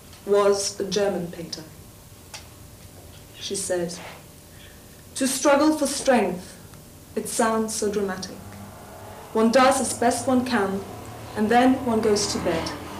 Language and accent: English; Norway; first language Norwegian; English is a second language; I am not English. And, but writing in English has been, in a way, liberating for me, because I have found a way to, in this language, to combine the abstract and the emotional to a greater extent than I could in my own language, which is Norwegian.